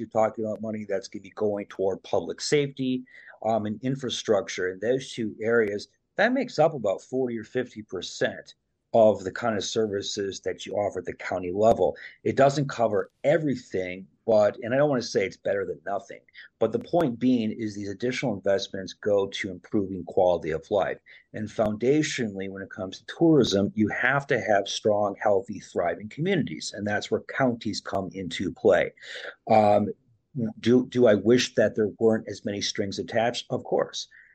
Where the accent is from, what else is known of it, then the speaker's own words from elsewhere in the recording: Little Chute, Wisconsin, United States; Across the bridge in my hometown, Little Chute, has Cheese Fest.